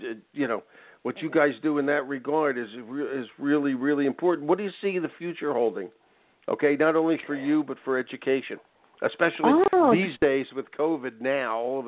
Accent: Philadelphia, Pennsylvania, United States; conference in Philadelphia, which embarrassingly, in this case, is my hometown.

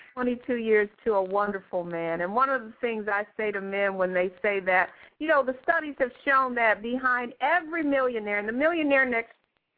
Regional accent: Detroit, Michigan, United States; moved away as an adult; also born or lived in Hawaii; You know, I come from Detroit, and I have two wonderful parents. And when I was 18, my parents moved to Hawaii, and I moved shortly after I moved with them.

